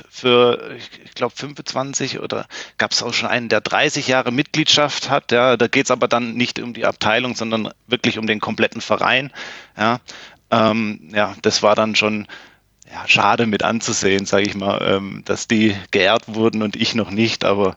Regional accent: Plattenhardt, Baden-Württemberg, Germany; dann hat es mich beruflich wieder zurück zu den Wurzeln oder beziehungsweise in meine Heimatstadt gezogen. Und ja, und bin dann natürlich selbstverständlich direkt wieder in die Tennismannschaft hier in Plattenhardt gewechselt.

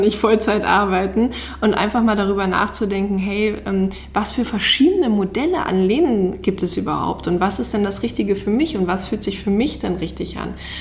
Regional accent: East Germany, Germany; also ich komme ja aus dem Osten.

